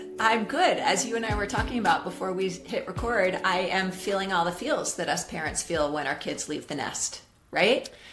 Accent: New York City, New York, United States; So I grew up in New York City, Joe.

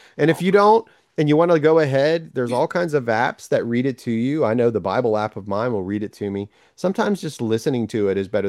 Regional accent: the South, United States; We're from the South, so that's how we talk.

